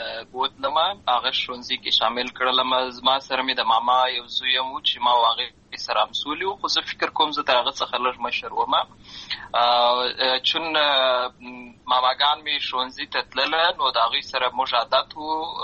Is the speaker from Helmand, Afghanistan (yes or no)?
yes; Lashkar Gah, Helmand, Afghanistan; زه په اصل کې د اوروزګان ولایت یم، اما زه په هلمند ولایت لشکرګاه کې پیدا شوی یم. امالته لوی شوی یم، امالته مې ښوونځی لسته ده، امالته مې ټول ژوند مې له هماغه ځای څخه پیل شوی دی، خو په اصل کې زه د اوروزګان ولایت څخه.